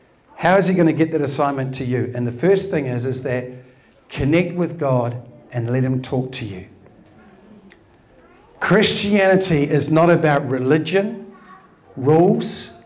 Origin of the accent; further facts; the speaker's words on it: New Zealand; I'm a Kiwi. I was born and bred in New Zealand. I love my country.